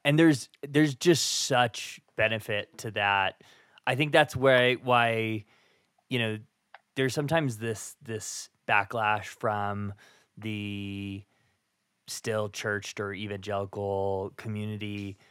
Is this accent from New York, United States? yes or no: no; Kansas City, Missouri, United States; So I grew up in Kansas City, and then I knew a lot of people at that ministry.